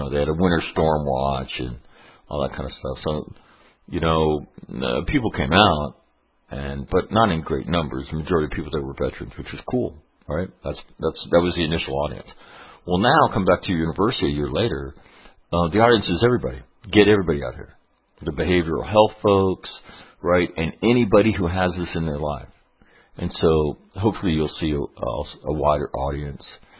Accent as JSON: {"language": "English", "town": "Sacramento", "region": "California", "country": "United States", "tie": "born or raised there", "said": "And I want to do it in Sacramento, which is my hometown."}